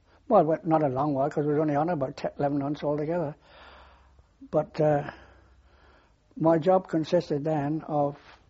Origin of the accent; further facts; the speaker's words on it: Pontypridd, Wales, United Kingdom; moved away as an adult; now in Plymouth, United Kingdom; Well, no, I came from Wales originally, joined the Navy from Wales, but I got married down here in 1932, and I've been down here ever since.